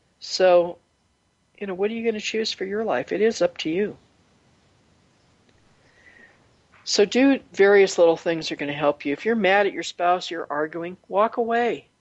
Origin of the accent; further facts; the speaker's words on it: California, United States; But I grew up near San Francisco, so, you know, I used to go and look at the hippies.